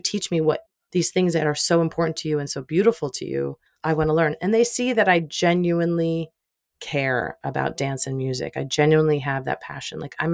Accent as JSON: {"language": "English", "country": "United States", "said": "So I do sometimes have to catch myself as an American, as an Italian American, of like, I just want to grab you, you know?"}